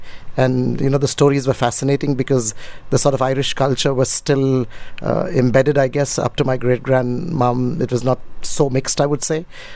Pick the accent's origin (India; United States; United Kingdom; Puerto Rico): India; growing up in India, I was born into what we call an Anglo-Indian family. That's our community culture.